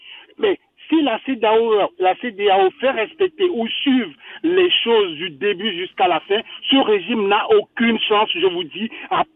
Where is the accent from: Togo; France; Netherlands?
Togo; au Togo, on est Togolais, on a grandi dans ce pays, on connaît les rapports de force